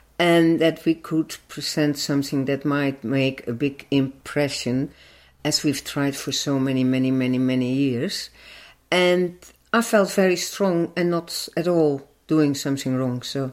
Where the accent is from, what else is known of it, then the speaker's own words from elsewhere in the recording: Netherlands; English is a second language; I come from the Netherlands, as you hear my accent.